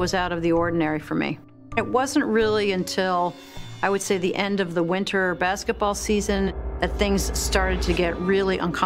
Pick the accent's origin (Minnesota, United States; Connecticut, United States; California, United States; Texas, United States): Connecticut, United States; New Canaan; I'm from New Canaan, Connecticut. I was in public school, and from there, I went to St. George's.